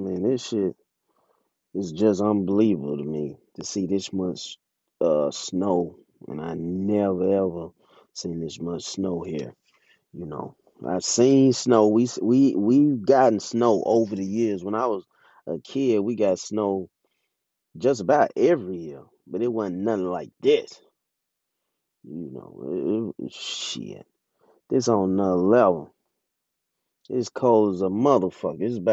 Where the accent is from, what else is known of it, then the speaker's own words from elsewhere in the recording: Jackson, Mississippi, United States; Of course, I'm born and raised in Jackson, Mississippi. And growing up, we would have snow days, you know.